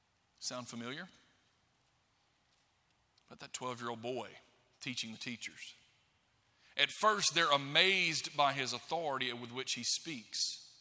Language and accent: English; Florence, Alabama, United States; I grew up in Florence, Alabama. I went to Morris Hill Bible School my entire life, from preschool to graduation. My parents live in the same house they moved into in 1976. In a little bitty community outside of Florence.